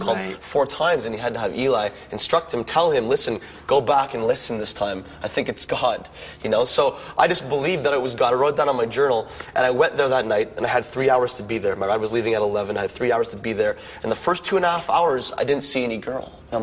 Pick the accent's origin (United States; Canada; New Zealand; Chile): Canada; I'm from Canada.